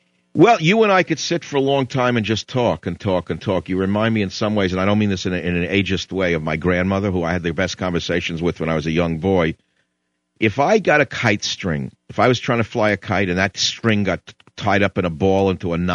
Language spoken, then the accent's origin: English; United States; born there; I mean, I'm born in America, but I'm not a Native American in the sense of descended from people of India